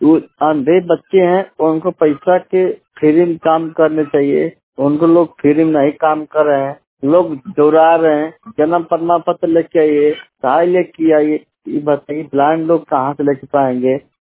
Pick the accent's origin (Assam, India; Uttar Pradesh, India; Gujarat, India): Uttar Pradesh, India; Rasra; ग्राम सभा बलिया के निवासी हूँ। मूल निवासी रसरा है, तहसील रसरा है, जिला बलिया है।